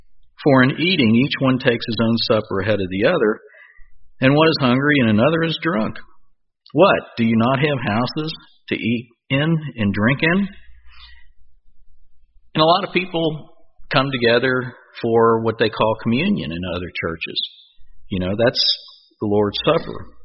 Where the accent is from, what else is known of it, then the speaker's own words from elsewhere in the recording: Cincinnati, Ohio, United States; We grew up in the Cincinnati area and we had 4 major churches there